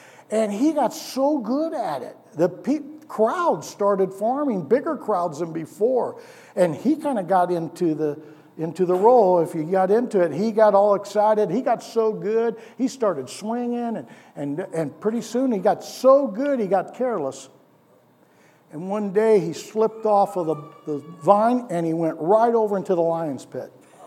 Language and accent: English; St. Louis, Missouri, United States; Like when I grew up in St. Louis, we had a gorilla.